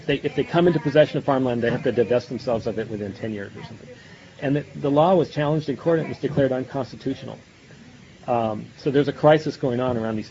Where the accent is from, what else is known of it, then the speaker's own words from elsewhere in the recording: North Dakota, United States; I grew up in North Dakota, so I know that this is an important law up there.